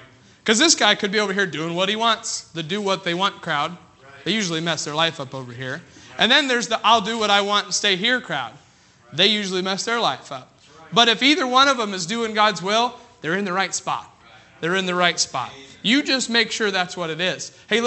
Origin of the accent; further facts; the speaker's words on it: Rochester, New York, United States; born there; In 1992, I was born in Rochester, New York.